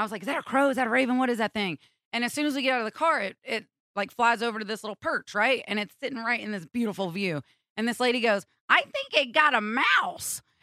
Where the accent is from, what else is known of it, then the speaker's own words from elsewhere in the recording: Michigan, United States; I'm from Michigan. I don't really know what to do.